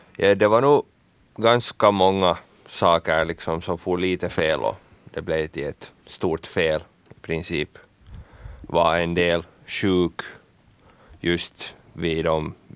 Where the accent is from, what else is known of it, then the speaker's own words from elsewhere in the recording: Finland; men det där målen är inte liksom hemma i Finland i princip för mig för tillfället